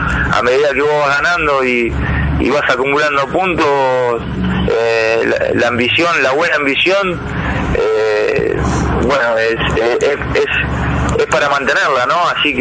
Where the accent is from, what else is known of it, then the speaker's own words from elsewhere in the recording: Villa Madero, Buenos Aires Province, Argentina; Sí, yo nací en Villa Madero, en un barrio acá en provincia, sí, en La Matanza. Me crié acá, hice una infancia acá, mi papá italiano. Mi mamá, hija de italiana, de italianos también, una cultura plenamente italiana.